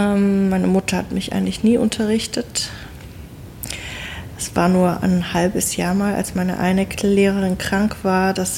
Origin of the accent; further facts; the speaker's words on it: Stuttgart, Baden-Württemberg, Germany; Also, ich komme aus Stuttgart, kann aber kein Schwäbisch, weil mein Vater aus Hannover kommt und meine Mutter aus Japan. Meine Eltern wohnen inzwischen auch nicht mehr in Stuttgart